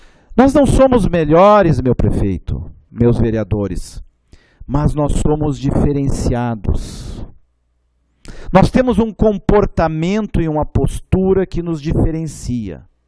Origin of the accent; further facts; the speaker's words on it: South Brazil, Brazil; mas nós aqui precisamos e nós somos brasileiros. Por isso essa diferença. Por isso nós somos forjados assim. Por isso nós temos esse sentimento por esse torrão aqui do sul do Brasil.